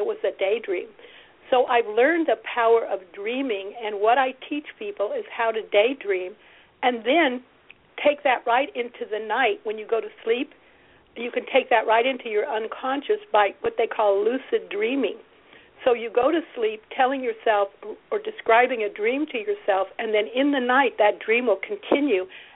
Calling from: California, United States; I'm in California. I'm in Orange County, California, right near the Pacific Ocean.

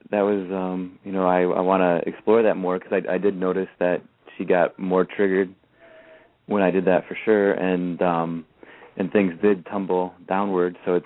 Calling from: Attica, Michigan, United States; I'm calling from Attica, Michigan, and I'm the client that Rex was referring to.

